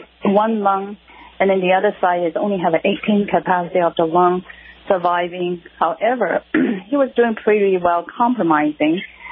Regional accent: California, United States; Yeah, no, I'm from California.

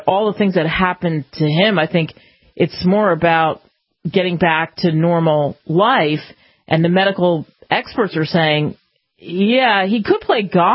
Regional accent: New Jersey, United States; I just grew up on … because I grew up in New Jersey

